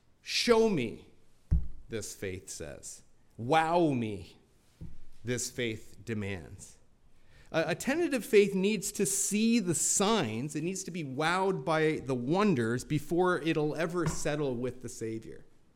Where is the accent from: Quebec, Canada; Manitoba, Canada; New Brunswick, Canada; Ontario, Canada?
Ontario, Canada; Binbrook; when I go to Binbrook, that's my hometown in southern Ontario, when I go to Binbrook, they give me noogies and they call me